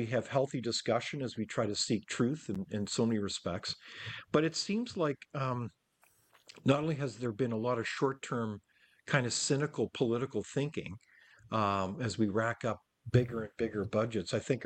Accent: Canada; as a Canadian, I felt for years a real sense of unity with fellow Canadians

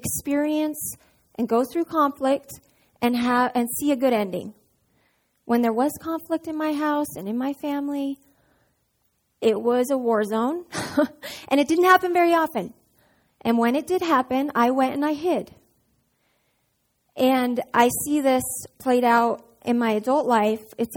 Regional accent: Reno, Nevada, United States; I was born and raised in Reno. My dad is a pastor and my mom's a school teacher.

